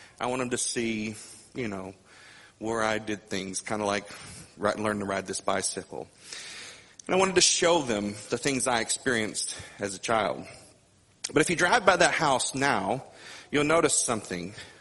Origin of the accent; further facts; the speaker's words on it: Missouri, United States; I remember growing up in Southeast Missouri, like Brother Reaver mentioned, and there were paths everywhere.